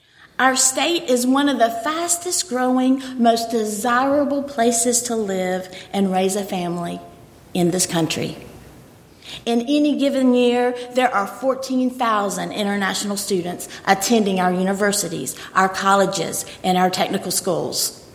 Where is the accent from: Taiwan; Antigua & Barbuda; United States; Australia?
United States; Durham, North Carolina; you know, we're both from North Carolina. I'm from Durham.